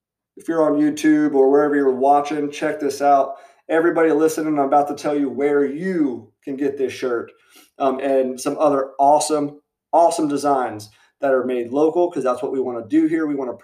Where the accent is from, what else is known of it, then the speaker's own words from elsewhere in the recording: Tampa, Florida, United States; And honestly, I'm not from St. Pete, but I'm born and raised right here in Tampa in the 813.